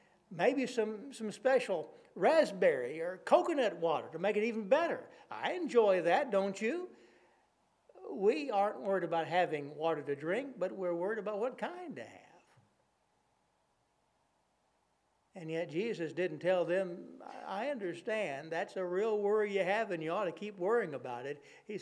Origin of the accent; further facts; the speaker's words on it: Amarillo, Texas, United States; I came from Amarillo